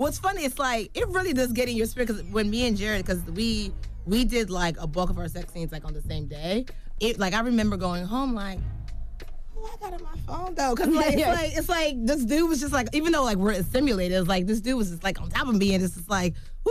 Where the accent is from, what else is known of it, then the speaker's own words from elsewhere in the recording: Nigeria; In Nigeria, I'm Nigerian